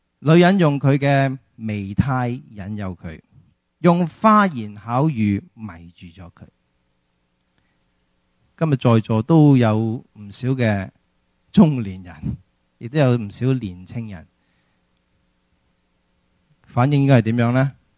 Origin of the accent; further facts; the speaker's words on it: China; 不过我哋中国人有句说话噶嘛，系咪啊？